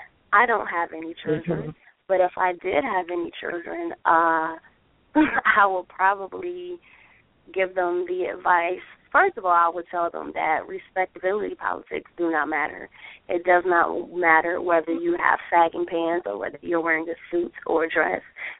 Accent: Detroit, Michigan, United States; as a radical, brave, Black woman, queer feminist, you know, who was born and raised in Detroit and who has a great love for Black folk and for my people and for humanity.

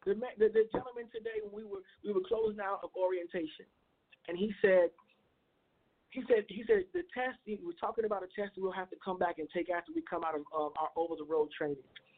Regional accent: Chicago, Illinois, United States; Now, y'all know I'm from Chicago, so I got to say it.

